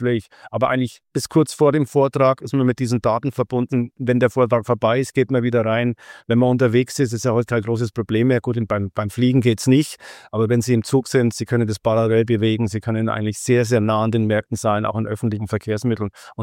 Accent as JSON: {"language": "German", "region": "Bavaria", "country": "Germany", "said": "Genau, ich komme aus Bayern, aber wichtig jetzt sozusagen für die interne Abgrenzung, ich komme aus Nordbayern, nicht aus Südbayern, genauer aus Franken."}